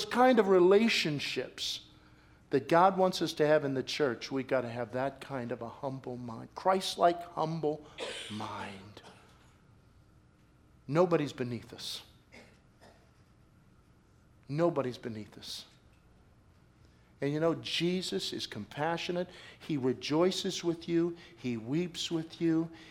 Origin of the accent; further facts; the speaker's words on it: Pittsburgh, Pennsylvania, United States; born there; You know, I'm kind of proud. I was born in Pittsburgh.